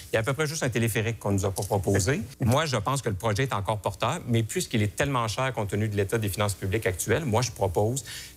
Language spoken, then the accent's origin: French; Lévis, Quebec, Canada; Oui, je suis originaire de Lévis